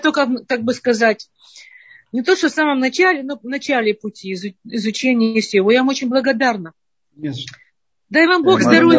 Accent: Kyiv, Ukraine; Как Чернобыль, я из Киева, как Чернобыль.

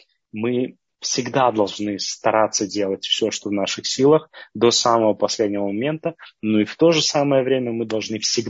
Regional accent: Minsk, Belarus; born there; я родился в Беларуси, в Минске, и будучи учеником, если я не ошибаюсь, 6 класса

